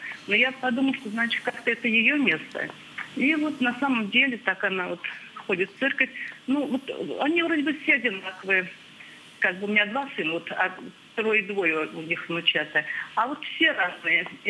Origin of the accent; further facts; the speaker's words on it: Moscow Oblast, Russia; Я из Московской области, слышно?